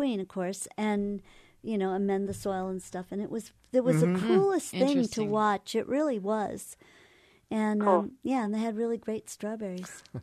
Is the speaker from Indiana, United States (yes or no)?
no; Connecticut, United States; You know, in Connecticut, I grew up in Connecticut, and there were these big strawberry fields in some places there.